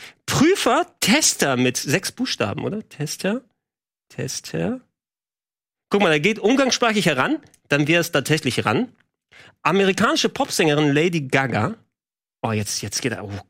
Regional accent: Greece; Ich komme aus Griechenland, Mann.

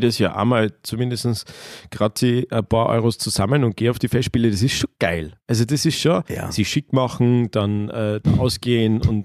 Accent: Salzburg, Austria; als Salzburger, der die Stadt wirklich liebt

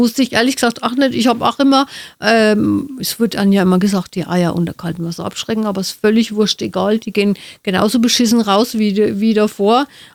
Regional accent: Nuremberg, Bavaria, Germany; Also 3 im Weckler sind bei uns in Nürnberg. Das sind die Nürnberger Bratwürstle.

